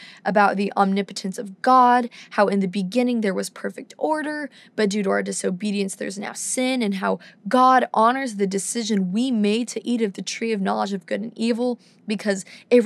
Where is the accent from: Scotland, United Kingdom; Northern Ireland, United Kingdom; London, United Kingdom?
London, United Kingdom; this beautiful woman from London, my hometown.